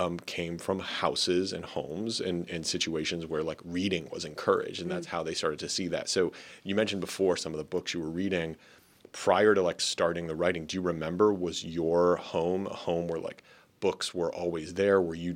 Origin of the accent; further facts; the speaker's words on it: Midwest, United States; I grew up in the Midwest, which is where we are now.